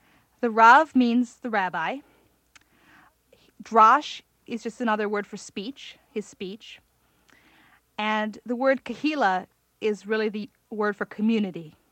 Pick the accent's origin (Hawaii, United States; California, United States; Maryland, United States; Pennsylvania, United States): Hawaii, United States; When I was a small child growing up in Hawaii, my parents our whole family used to go in the summers to upstate New York, where my mother's family had a house.